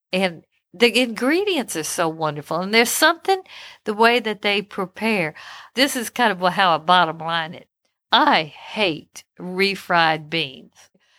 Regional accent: Louisiana, United States; And I was born and raised in Louisiana, so I love Creole cuisine and kind of a more continental type of cuisine.

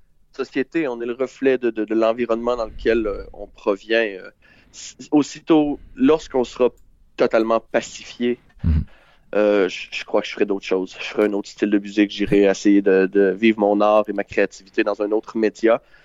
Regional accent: Orsainville, Quebec, Canada; Moi, je viens d'une petite banlieue de Québec qui s'appelle Orsainville. Je croyais jamais partir de mon garage d'Orsainville et vivre ça.

